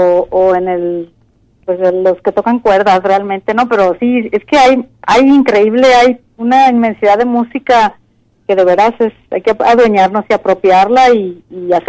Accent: Jalisco, Mexico; Como jaliscienses, como mexicanos, como nuestra identidad

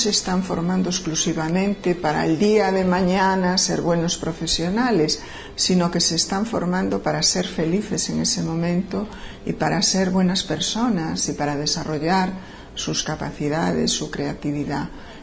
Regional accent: Galicia, Spain; now in Pozuelo, Spain; soy gallega, vivo en Pozuelo, en los alrededores de Madrid

